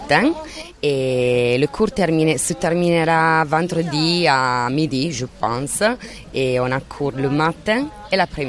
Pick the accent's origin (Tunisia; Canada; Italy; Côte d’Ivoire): Italy; French is a second language; Je suis italienne.